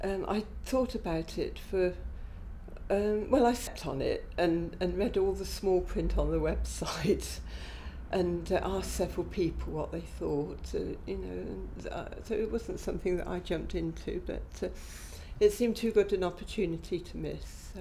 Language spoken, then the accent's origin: English; Banbury, South East England, United Kingdom; I'm actually come from Banbury, which is a much bigger town. I'm a bit of a city girl.